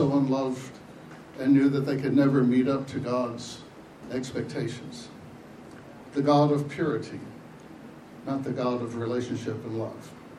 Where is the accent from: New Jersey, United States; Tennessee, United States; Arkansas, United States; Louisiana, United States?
Louisiana, United States; Shreveport; born there; I was born in Shreveport, Louisiana. I mean, right in the middle of redneck area, you can know it. That's my family, let me tell you.